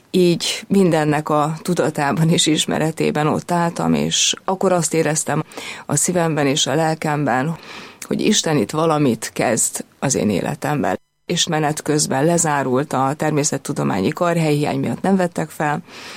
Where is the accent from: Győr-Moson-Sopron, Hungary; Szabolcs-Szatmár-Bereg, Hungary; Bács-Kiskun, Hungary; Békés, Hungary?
Bács-Kiskun, Hungary; Izsák; Egy alföldi faluban nőttem fel. Kecskemét közelében Izsák településem.